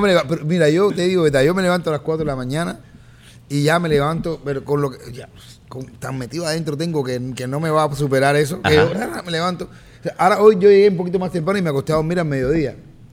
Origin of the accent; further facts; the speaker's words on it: Cuba; now in United States; yo me crié así, yo me crié en mi barrio en Cuba